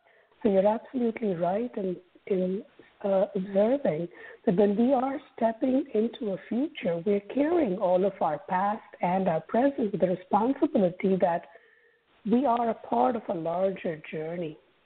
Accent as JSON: {"language": "English", "country": "India", "tie": "born or raised there", "said": "as a dancer growing up in India."}